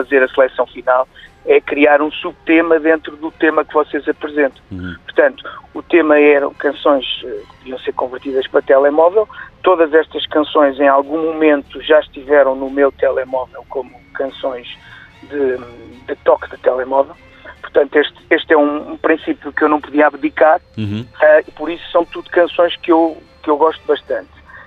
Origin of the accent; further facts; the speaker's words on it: Lisbon, Portugal; eu sou de Lisboa, e estou por estes dias aqui na Ericeira